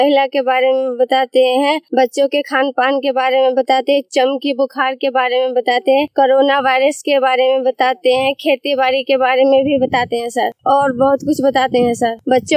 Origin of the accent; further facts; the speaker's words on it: Khabra, Bihar, India; मैं खबरा गांव के रहने वाली हूँ।